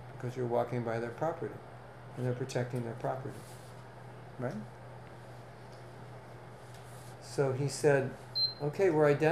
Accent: United States; I grew up in America just at the time when there was still apartheid in America in some places.

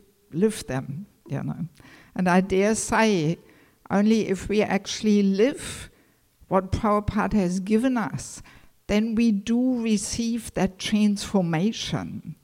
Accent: Germany; English is a second language; moved away; also born or lived in Mayapur; I have never lived in Germany as a devotee, even though that's my nationality.

